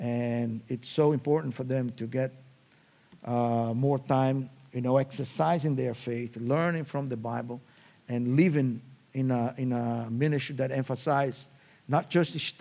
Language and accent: English; Recife, Pernambuco, Brazil; English is a second language; I'm from Recife. I grew up at Word of Life, going there since I was 6 years old